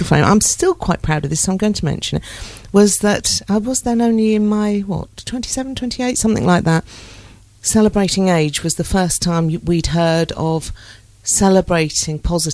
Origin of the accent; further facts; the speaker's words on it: Solihull, West Midlands, United Kingdom; I was born in Solihull. Yeah. The nice part of the West Midlands.